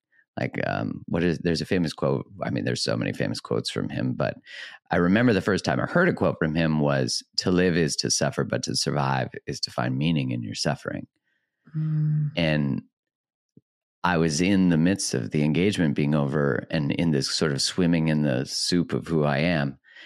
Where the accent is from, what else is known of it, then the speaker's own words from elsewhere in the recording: Canada; when I'm Canadian